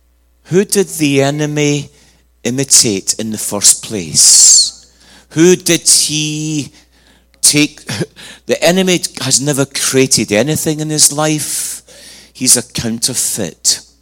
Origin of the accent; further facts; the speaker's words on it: Scotland, United Kingdom; born there; I was born in Scotland in 1959, almost 60 years ago.